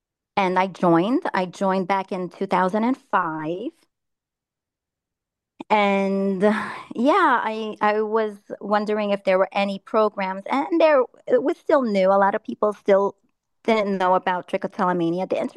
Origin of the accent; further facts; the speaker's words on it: New York City, New York, United States; I wanted to offer my services in my hometown in New York City.